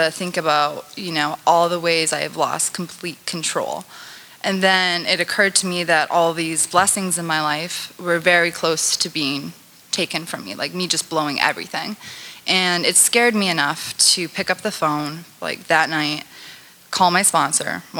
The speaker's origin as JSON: {"language": "English", "country": "Canada", "lives_now": "United States", "said": "Like, I'm Canadian. Have a green card, and you know, as a foreigner, three strikes and you're out of the country."}